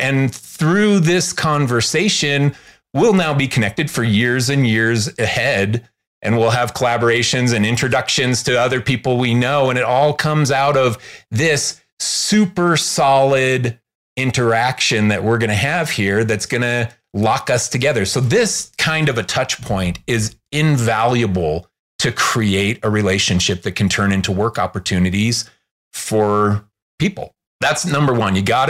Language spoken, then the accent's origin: English; Chicago, Illinois, United States; now in Salt Lake City, United States; I'm from Chicago originally, but she had family here.